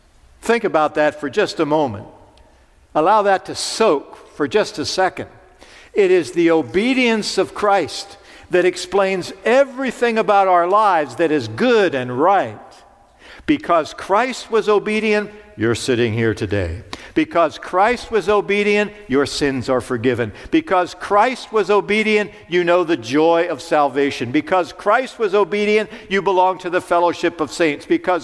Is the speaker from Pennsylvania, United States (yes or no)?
yes; Pittsburgh, Pennsylvania, United States; but on our street where I grew up in Pittsburgh, there were kids that were younger than me